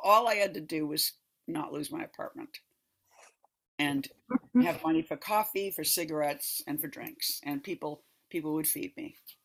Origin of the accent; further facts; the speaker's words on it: Boston, Massachusetts, United States; I grew up in Boston. When I got out of college, I went to Europe and hitchhiked for 6 months.